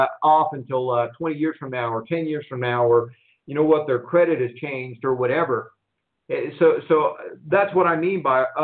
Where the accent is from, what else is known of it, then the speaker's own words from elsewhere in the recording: Houston, Texas, United States; now in Phoenix, United States; I remember I grew up in Houston, and I now live in the Phoenix area.